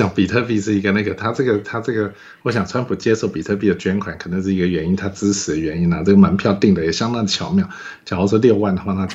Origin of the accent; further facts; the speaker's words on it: Taiwan; 我是台湾人